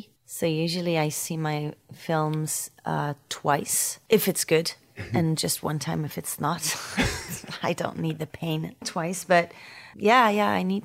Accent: Paris, Île-de-France, France; accent: French Parisian; English is a second language; to lose my French Parisian accent.

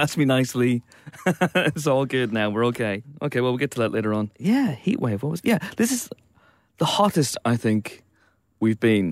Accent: Banbridge, Northern Ireland, United Kingdom; His name's Mark Bainbridge, which is very, very close to my hometown, Banbridge.

